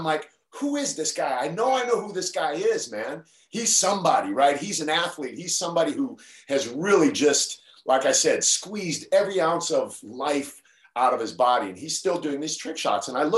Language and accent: English; Canton, Ohio, United States; So I grew up in Canton, Ohio, and joined the Marine Corps at age 17.